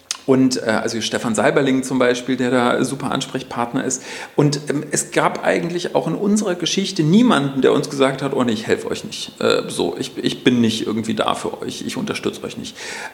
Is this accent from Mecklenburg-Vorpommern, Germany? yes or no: yes; Mecklenburg-Vorpommern, Germany; wir sind hier in Mecklenburg-Vorpommern groß geworden.